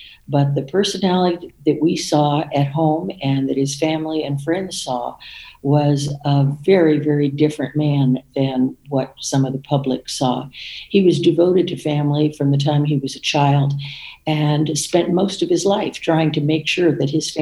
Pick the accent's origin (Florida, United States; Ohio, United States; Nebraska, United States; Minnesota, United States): Florida, United States; Miami; I grew up in Florida. I was born in Miami Beach, Florida, right near my grandparents' home on Palm Island. And I grew up in Miami